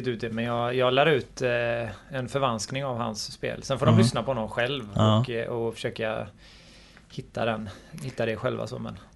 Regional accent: Gothenburg, Västra Götaland County, Sweden; Jag kommer från Angered. Angered, Lövgärdet i Angered. Och det är ju en förort till Göteborg.

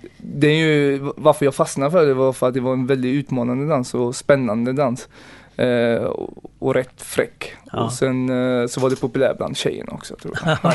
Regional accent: Gothenburg, Västra Götaland County, Sweden; now in Partille, Sweden; och jag är född här i Sverige, i Göteborg. Jag är en riktig göteborgare. Jag är uppvuxen i Hammarkullen, som ligger i Angered.

